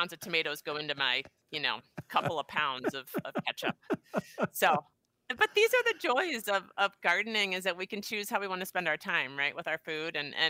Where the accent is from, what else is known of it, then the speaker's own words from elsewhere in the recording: Connecticut, United States; I was born and raised in Southern Connecticut